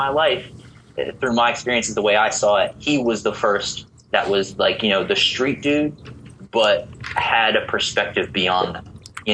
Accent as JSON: {"language": "English", "town": "Queens", "region": "New York", "country": "United States", "tie": "born or raised there", "said": "So, you know, growing up in Queens and having a dude from Queens explain these things to me"}